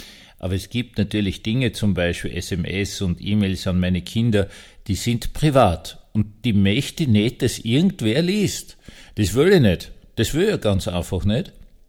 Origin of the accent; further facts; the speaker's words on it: Vienna, Austria; Ja, ich bin Wiener, ich trinke starken Kaffee.